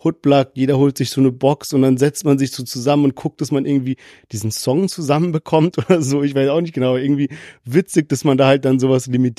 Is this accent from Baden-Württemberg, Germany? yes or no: yes; Heidelberg, Baden-Württemberg, Germany; meine Heimatstadt Heidelberg ist vertreten.